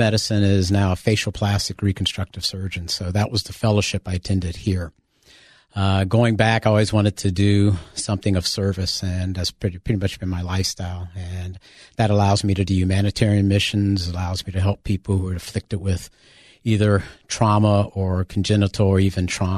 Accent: Ohio, United States; now in Minnesota, United States; I was born and raised in Ohio. Went to school there and was minding my own business, and I found a fellowship to attend here in Minnesota

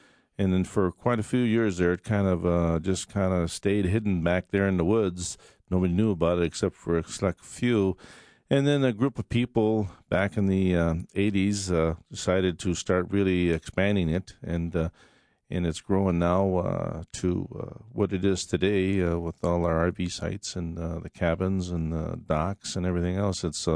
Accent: Canada; moved away; I came to this country from Canada and for a better life

